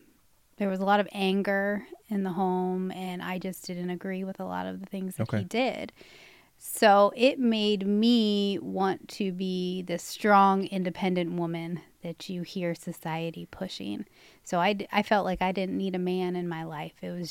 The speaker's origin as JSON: {"language": "English", "town": "Cincinnati", "region": "Ohio", "country": "United States", "tie": "born or raised there", "said": "I was raised in Cincinnati. In an area called Northside, which is kind of in the heart of the city near the University of Cincinnati. So a pretty diverse area."}